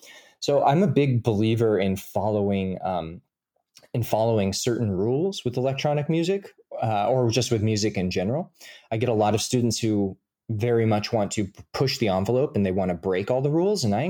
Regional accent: Hawaii, United States; I am from Hawaii and have a very deep and abiding fear of the ocean

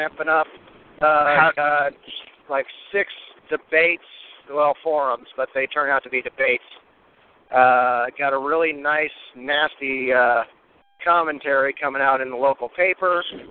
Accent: Midwest, United States; I'm man enough to admit I'm a man from the Midwest, and I'm man enough to admit the coasts aren't for me.

